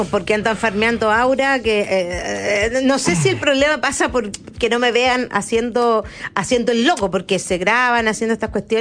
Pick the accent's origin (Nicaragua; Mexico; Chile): Chile; Uno cuando ha viajado en todas partes, uno dice, soy chileno